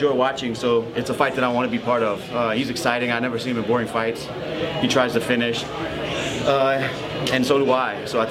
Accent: Lafayette, Louisiana, United States; From Texas, and it was a big fight in my hometown of Lafayette.

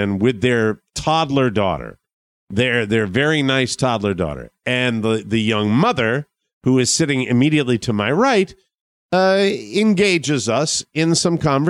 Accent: Ireland; because I'm Irish, I'm constantly prepared for tragedy

